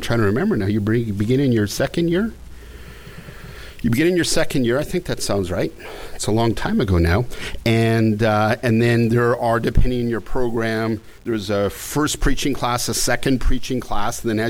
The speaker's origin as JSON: {"language": "English", "country": "Canada", "said": "I mean, I came from Canada. I mean, my folks would have loved to come."}